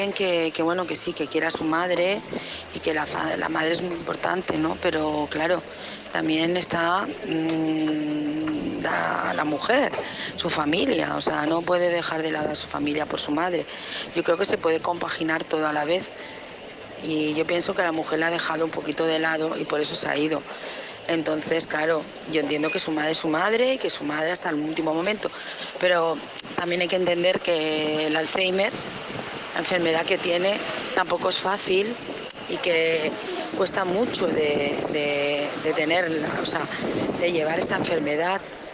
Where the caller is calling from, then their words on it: Barcelona, Catalonia, Spain; de Barcelona.